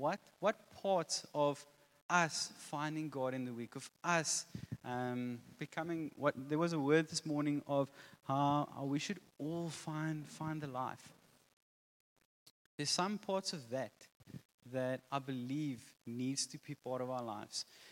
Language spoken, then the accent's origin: English; South Africa; first language Afrikaans; English is a second language; I'm Afrikaans. So the fact that I'm speaking English this morning is a miracle in itself already.